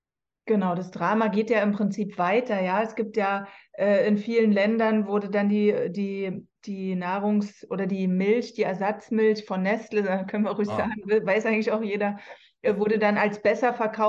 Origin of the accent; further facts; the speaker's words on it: Berlin, Germany; born there; ich bin in der DDR geboren, auch in der Charité übrigens.